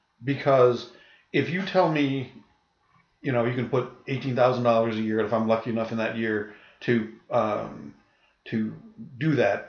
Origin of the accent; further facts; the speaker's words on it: Buffalo, New York, United States; I mean, I grew up in Buffalo. You know, the steel companies had pension plans